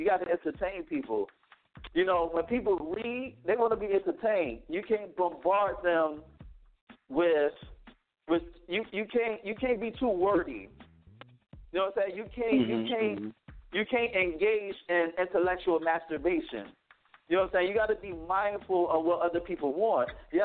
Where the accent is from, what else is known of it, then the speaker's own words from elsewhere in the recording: Chicago, Illinois, United States; Like I'm from Chicago, right? So when I was growing up, when everybody was rocking French braids and baldies, I was rocking locks.